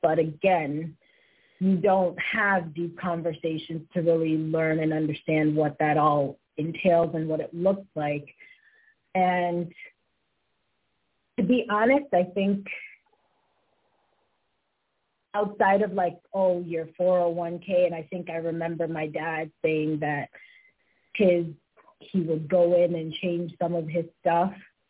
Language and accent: English; New York City, New York, United States; growing up in the Bronx and in New York